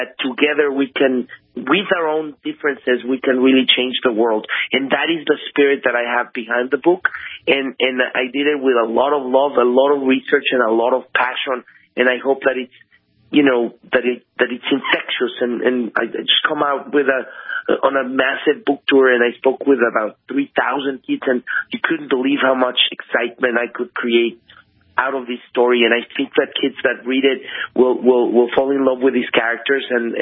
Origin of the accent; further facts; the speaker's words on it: Mexico City, Mexico; also born or lived in England; No, I'm Mexican. Mexico City.